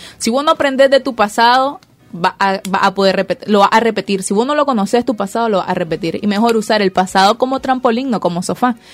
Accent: Nicaragua; Porque este país es de nosotros, no es de decir de los demócratas, o es de esto, o es de lo otro. O sea, somos nicaragüenses.

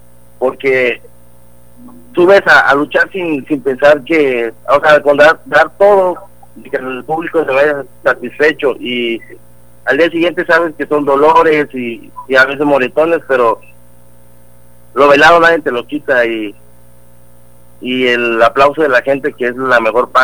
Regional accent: Veracruz, Mexico; Soy de Veracruz, he ido a Tabasco, he ido a Campeche, a varios municipios de aquí del estado de Veracruz

